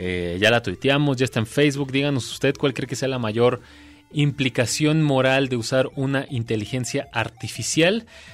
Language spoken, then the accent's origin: Spanish; Sinaloa, Mexico; Soy de Sinaloa y he manejado tanto ahí, en Querétaro, en la Ciudad de México, y en algunas otras ciudades